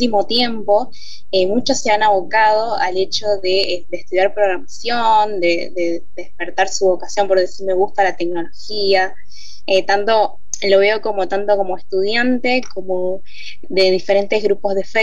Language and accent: Spanish; Buenos Aires, Argentina; yo estudio una licenciatura en análisis de sistemas en la UBA, acá en Buenos Aires, soy de Buenos Aires